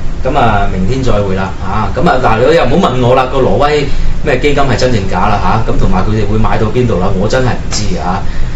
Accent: Hong Kong; 咁當然我哋香港人聽慣呢啲古仔

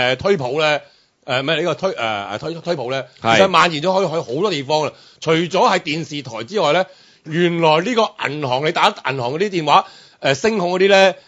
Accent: Guangdong, China; 我哋廣東，我哋廣東人啦

